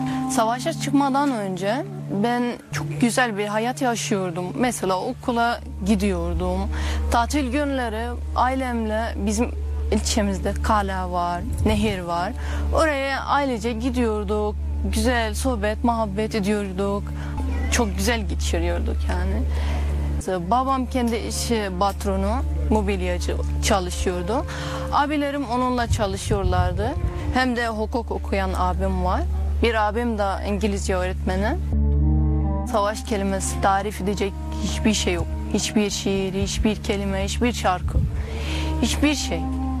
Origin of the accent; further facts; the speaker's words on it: Idlib, Idlib Governorate, Syria; Turkish is a second language; now in Kilis, Turkey; İdlibliyim. Yaşım 23, 5 yıldır kilisteyim.